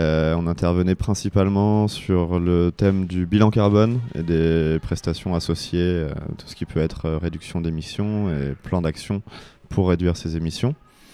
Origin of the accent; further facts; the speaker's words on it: Paris, Île-de-France, France; also born or lived in Bordeaux / Brussels / Nantes; now in Landes, France; je suis pas landais, je suis dans les Landes depuis 3 ans. J'ai un parcours plutôt citadin, je suis né à Bordeaux, j'ai grandi à Paris et avant de venir dans les Landes, j'ai passé 4 ans à Bruxelles. J'ai fait mes études et j'ai travaillé à Nantes aussi